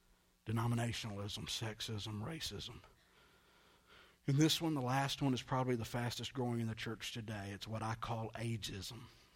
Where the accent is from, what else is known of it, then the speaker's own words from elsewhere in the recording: the South, United States; I grew up in the South. We didn't have them. We didn't see them.